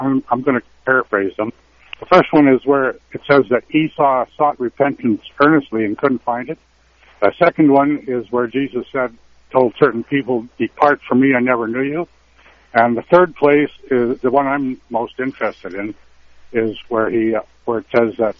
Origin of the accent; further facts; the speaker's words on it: Saskatchewan, Canada; I'm traveling. I'm in South Dakota, but I'm from Saskatchewan, Canada.